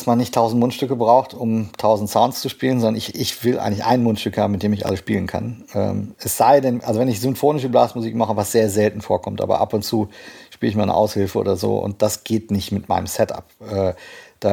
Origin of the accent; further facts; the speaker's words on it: North Rhine-Westphalia, Germany; Naja, ich bin ja im Sauerland groß geworden